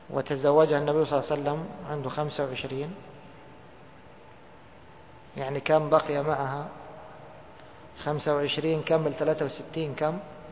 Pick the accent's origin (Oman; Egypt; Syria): Egypt; احنا يقولوا عندنا في مصر يقول لك هذه امرأة بتدوب رجال